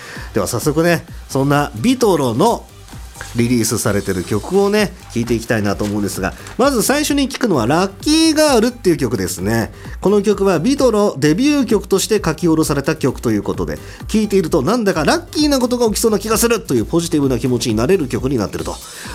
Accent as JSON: {"language": "Japanese", "town": "Sasebo", "region": "Nagasaki", "country": "Japan", "tie": "born or raised there", "said": "長崎県はね、こう本土だと一番西側で、僕の地元の長崎県佐世保市はね、日本本土最西端の地っていうね"}